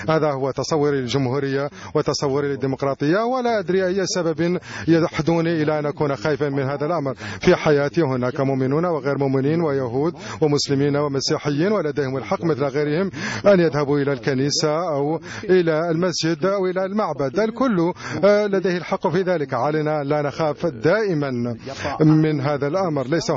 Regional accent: France; وأنا فرنسي أتعلق كثيرا بقيم الجمهورية الفرنسية

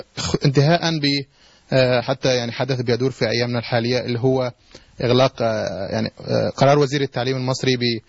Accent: Egypt; لكن أنا كمصري شايف أنه هو يعني التغيير في مصر بدأ يعني يتجسد بشكل حتى وإن كان بطيء

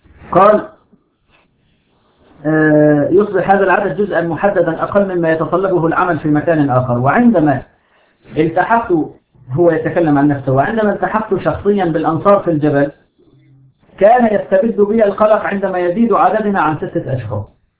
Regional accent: Hama, Hama Governorate, Syria; هذا حصل عندنا في حماة، مدينة 450 ألف نسمة، فيها أكبر شريحة للتنظيم في البلد كله

